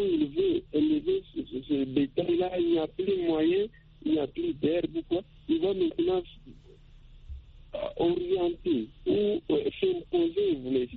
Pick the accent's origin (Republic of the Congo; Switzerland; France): Republic of the Congo; si je passe ici chez nous, en République du Congo, il est tout à fait différent